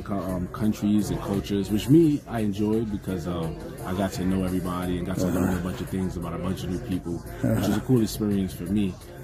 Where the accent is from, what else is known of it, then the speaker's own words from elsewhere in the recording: Brooklyn, New York, United States; I'm from Brooklyn, New York.